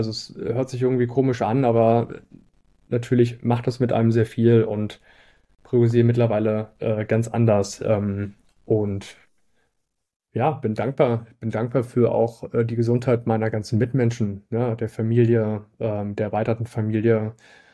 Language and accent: German; Stahnsdorf, Brandenburg, Germany; ich komme aus Stahnsdorf, so ein kleiner Ort bei Potsdam